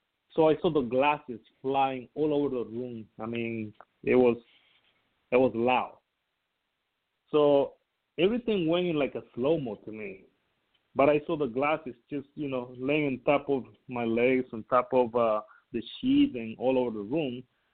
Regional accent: Costa Rica; now in United States; I'm originally from Costa Rica. I moved to the States back in 1997, so it's been a minute. but before I move up here, yeah, I used to have something going on back in Costa Rica.

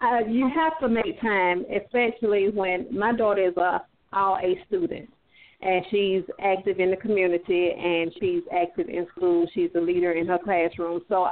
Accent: Georgia, United States; This is my daughter. I'm her mom. I'm mom manager. We're from Georgia.

